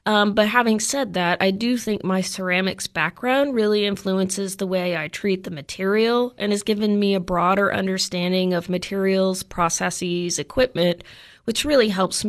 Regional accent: Oklahoma City, Oklahoma, United States; Well, I am originally from Oklahoma. I'm born and raised in the middle of Oklahoma, Oklahoma City area. I grew up making art and appreciating art and always being around art

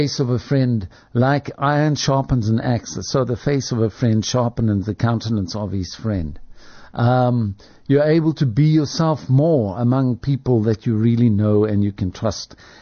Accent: Springs, Gauteng, South Africa; The family that I grew up in Springs, my hometown.

